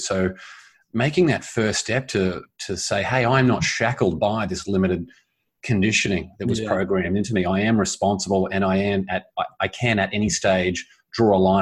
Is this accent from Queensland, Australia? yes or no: yes; Brisbane, Queensland, Australia; I grew up in Brisbane, so I spent 10 years in financial planning there after university